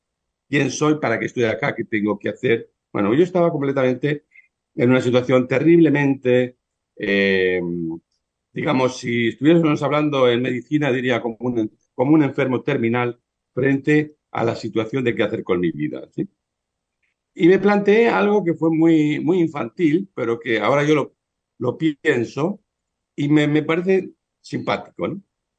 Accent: Spain; born there; Yo nací en España.

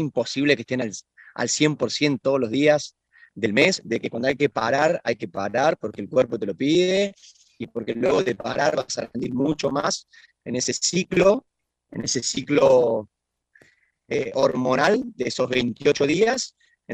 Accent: Córdoba, Argentina; now in Madrid, Spain; soy bastante cordobés. Bueno, hace 15 años que estoy en Madrid, pero que no, argentino.

